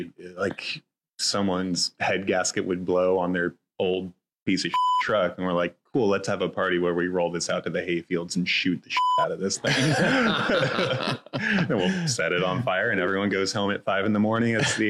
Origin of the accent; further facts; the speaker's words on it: Wasilla, Alaska, United States; I was a teenager from Wasilla, Alaska. I didn't know anything about anything.